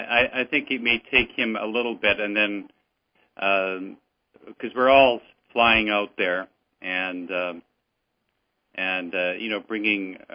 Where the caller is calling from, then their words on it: Toronto, Ontario, Canada; I'm in calling from Toronto.